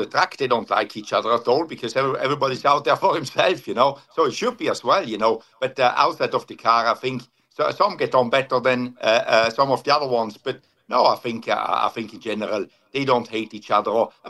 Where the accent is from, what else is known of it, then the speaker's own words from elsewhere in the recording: Italy; first language Italian; English is a second language; now in United States; I grew up speaking Italian. I was born in Italy, but in the north of Italy, and we speak both languages there, German and Italian, so I grew up doing that one. And then English I learned when I was over 20 years old.